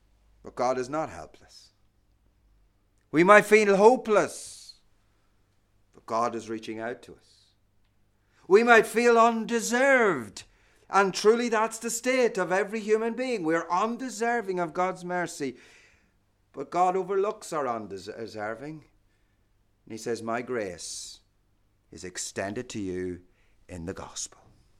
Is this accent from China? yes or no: no; Ireland; now in United Kingdom; When I grew up in Ireland, our highest mountain is a place called Carrantoohill.